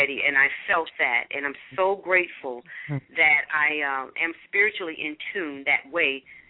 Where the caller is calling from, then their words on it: Phoenix, Arizona, United States; I'm calling in from Phoenix, Arizona.